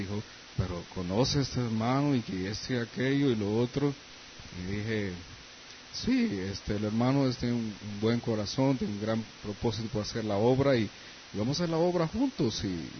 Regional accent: Campamento, Olancho, Honduras; en Olancho, en campamento en mi pueblo

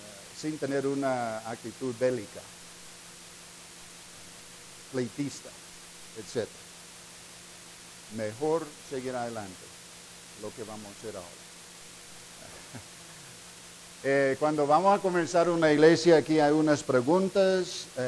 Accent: United States; vengo de los Estados Unidos

